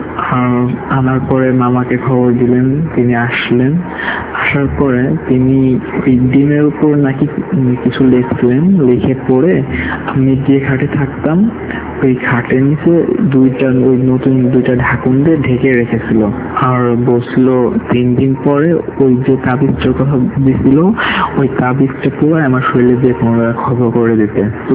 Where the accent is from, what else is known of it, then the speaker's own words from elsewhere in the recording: Faridpur, Dhaka Division, Bangladesh; born there; আমার জন্ম হয় ফরিদপুরের কোন এক গ্রামে, আমার নানু বাড়িতে।